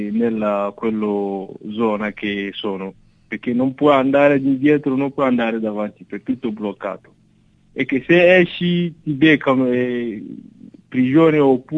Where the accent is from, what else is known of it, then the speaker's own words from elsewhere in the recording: Benin; Italian is a second language; now in Arezzo, Italy; Sì, io vengo dal Benin, in Africa.